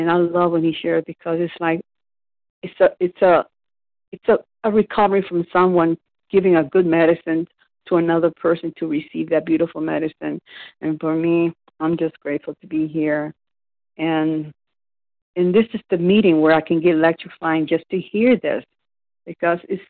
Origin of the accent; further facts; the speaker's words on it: Florida, United States; I am from Florida.